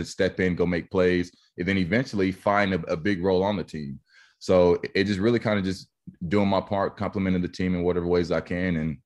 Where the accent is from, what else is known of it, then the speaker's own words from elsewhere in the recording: Wichita, Kansas, United States; I made a hat, and it's called Wichita Kid, and it was just me just representing my hometown.